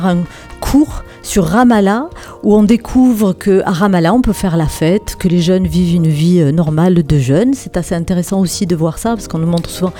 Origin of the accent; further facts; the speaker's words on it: Spain; accent: Spanish; excusez-moi pour mon accent espagnol